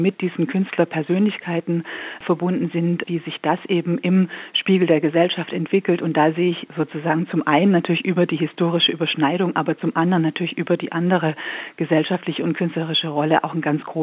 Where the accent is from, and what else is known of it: Stuttgart, Baden-Württemberg, Germany; born there; also born or lived in Berlin